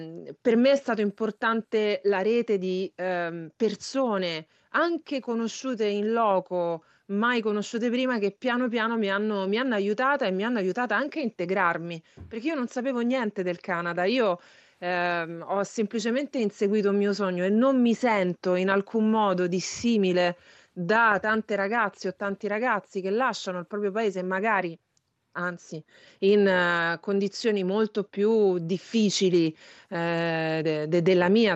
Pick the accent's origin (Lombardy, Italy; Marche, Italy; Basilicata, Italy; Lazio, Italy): Lazio, Italy; Ciampino